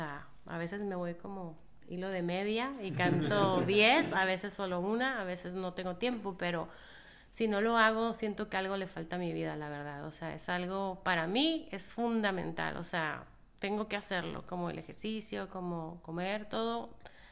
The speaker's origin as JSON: {"language": "Spanish", "town": "Ensenada", "region": "Baja California", "country": "Mexico", "tie": "born or raised there", "said": "Soy de Ensenada, Baja California, y he vivido toda mi vida, es fabulosa mi ciudad."}